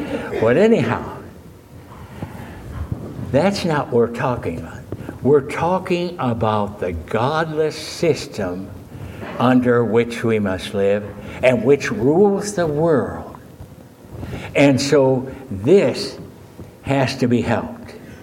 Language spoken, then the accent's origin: English; Akron, Ohio, United States; I was born in Akron, and I was raised in Akron, and I graduated from the University of Akron, Ohio.